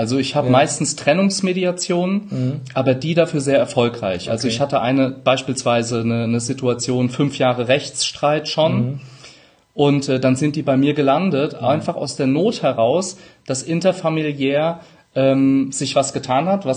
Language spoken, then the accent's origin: German; Rhineland-Palatinate, Germany; Brechstange, ich bin Pfälzer, manchmal SCH statt CH.